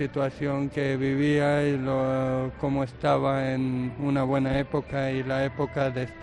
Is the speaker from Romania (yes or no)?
yes; Romania; Spanish is a second language; Yo soy rumano.